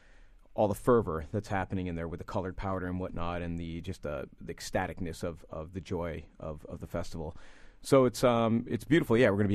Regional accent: Rochester, New York, United States; moved away as an adult; also born or lived in New Jersey, United States; Came from India for that, and I was born and raised in Rochester, in Henrietta.

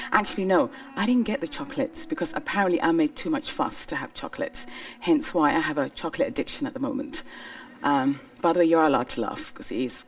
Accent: Somalia; I'm from Somalia, so it's a very nice warm country.

